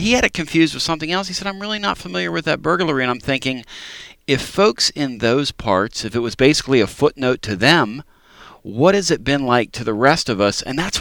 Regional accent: Pennsylvania, United States; I'm originally from Pennsylvania.

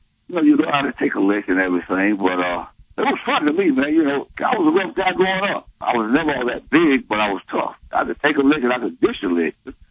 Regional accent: Tallahassee, Florida, United States; You grew up the way I grew up in Tallahassee.

